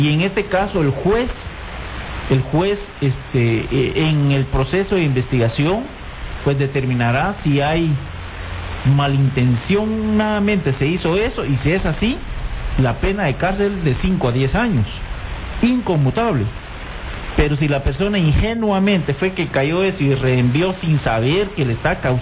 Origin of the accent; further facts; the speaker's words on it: Guatemala; Como guatemaltecos tenemos la obligación moral de cuidar nuestro sistema financiero